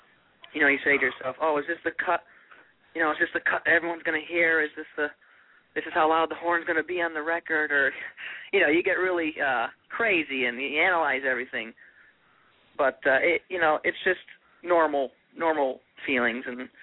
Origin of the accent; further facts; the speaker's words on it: Prospect, Connecticut, United States; I used to play at a restaurant in Waterbury, Connecticut here, and that's where I'm from. I'm from Prospect, but Waterbury is the neighboring town.